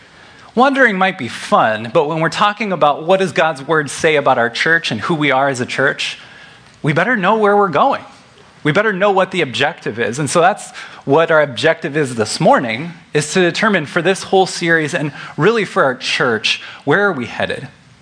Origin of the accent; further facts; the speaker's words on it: Missouri, United States; I'm also from Missouri, but that begs a clarification that I'd like to make for you.